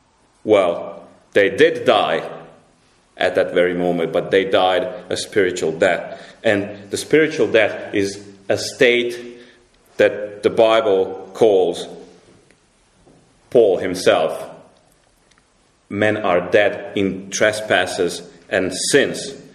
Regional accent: Croatia; English is a second language; now in Cambridge, United Kingdom; We come from Croatia, but we've been living in Cambridge for a year now.

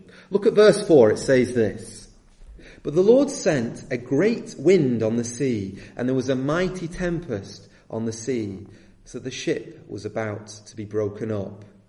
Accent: England, United Kingdom; Now, as you can probably tell, I'm not American, but it is interesting, over here in England, we stole a phrase from the Americans

